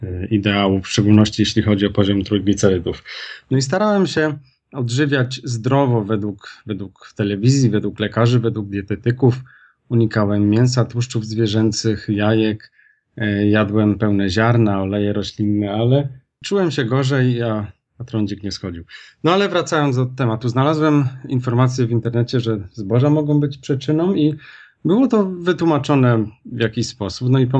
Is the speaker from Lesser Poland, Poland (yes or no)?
yes; Kraków, Lesser Poland, Poland; pochodzę z Krakowa, mam jeszcze 30 parę lat.